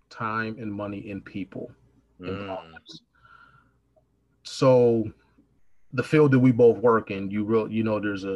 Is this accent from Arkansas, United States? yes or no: no; Pittsburgh, Pennsylvania, United States; also born or lived in North Carolina / Michigan / Virginia; I was born in North Carolina, moved up to Michigan, left there when I was three, Pittsburgh, Pennsylvania.